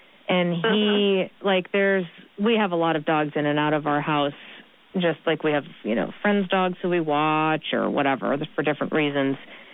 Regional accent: Massachusetts, United States; So you'll be flying out to where I'm from. I'm from Massachusetts

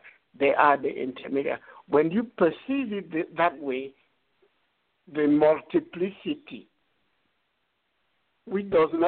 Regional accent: Cameroon; English is a second language; I am from the Tikal kingdom. I'm the Tikal kingdom, the grassy kingdom of Cameroon.

